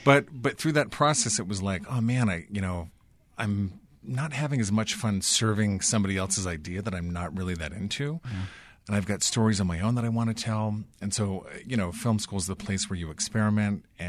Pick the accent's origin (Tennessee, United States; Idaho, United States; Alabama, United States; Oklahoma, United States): Idaho, United States; Preston; And we went up to my hometown in Preston to shoot the film on like a weekend.